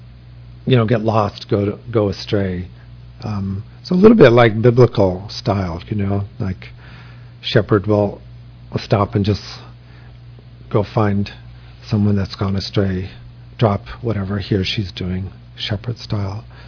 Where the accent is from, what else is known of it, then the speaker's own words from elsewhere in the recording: New York, United States; it kind of works with how I grew up in New York